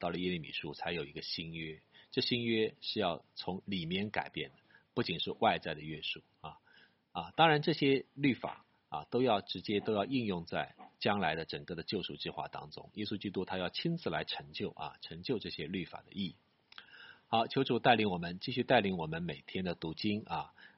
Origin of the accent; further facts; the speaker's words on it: China; 我们中国人的三大节期是什么呢？